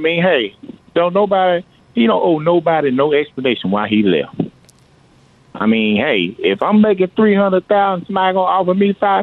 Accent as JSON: {"language": "English", "region": "Mississippi", "country": "United States", "said": "I'm from Mississippi, so I'm happy for what he done for the businesses."}